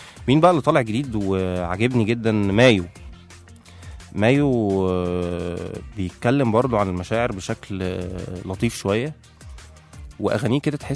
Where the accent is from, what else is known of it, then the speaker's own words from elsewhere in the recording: Egypt; كانت الشباب عندنا في مصر هنا بيعملوها لما مثلا يكون واحد صاحبك متضايق